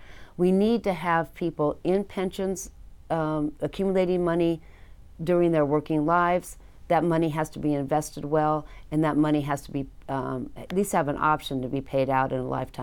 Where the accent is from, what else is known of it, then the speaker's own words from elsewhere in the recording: United States; And I'm an American, right?